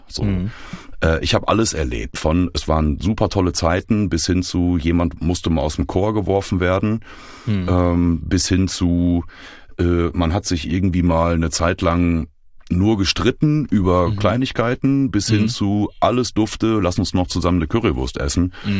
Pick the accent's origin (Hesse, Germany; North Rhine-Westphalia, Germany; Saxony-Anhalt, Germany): North Rhine-Westphalia, Germany; Dortmund; born or raised there